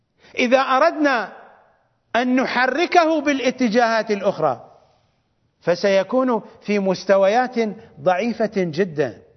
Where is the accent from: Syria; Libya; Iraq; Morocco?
Iraq; وهذا هو سبب البلاء عندنا في العراق